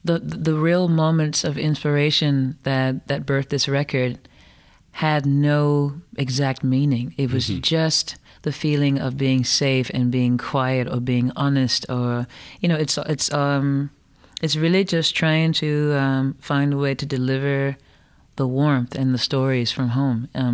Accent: Georgia, United States; because we're both from Georgia

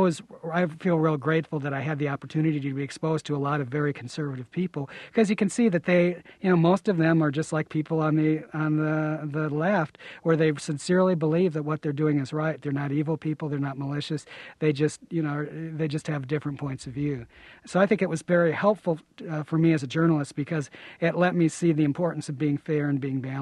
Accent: Aurora, Illinois, United States; born or raised there

